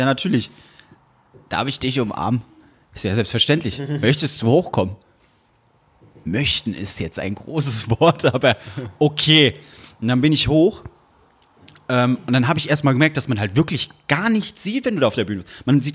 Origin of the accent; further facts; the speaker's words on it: Frankfurt, Hesse, Germany; Frankfurt. Frankfurt, okay, bist du extra aus Frankfurt hierher gereist? Ja, ja.